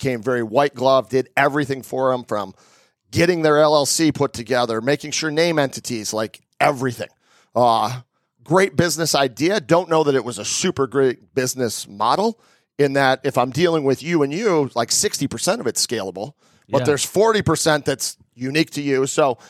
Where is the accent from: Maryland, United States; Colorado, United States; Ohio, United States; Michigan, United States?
Michigan, United States; So I came from my mom, Northern Michigan guy.